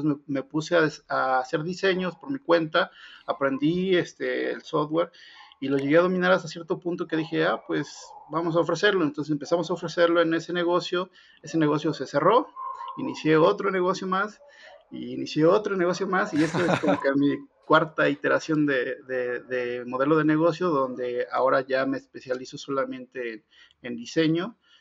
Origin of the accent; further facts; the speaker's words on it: Guerrero, Mexico; moved away as an adult; now in Puebla, Mexico; Yo soy del estado de Guerrero y me vine a estudiar aquí a la ciudad de Puebla.